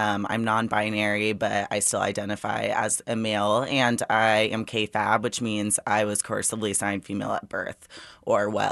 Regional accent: Liberty, Missouri, United States; So y'all for me is something that I grew up hearing all the time as a Midwesterner. I grew up right outside of Kansas City in Liberty.

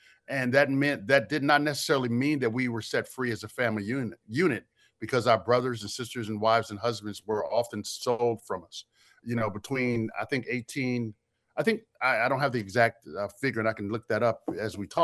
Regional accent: Brooklyn, New York, United States; I grew up in Brooklyn, New York, but my mother was from North Carolina.

